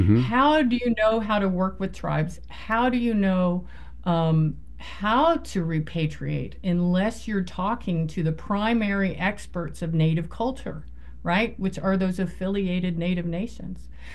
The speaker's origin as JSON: {"language": "English", "region": "Oklahoma", "country": "United States", "tie": "born or raised there", "said": "I was raised in Oklahoma. I never knew a lawyer, thank God."}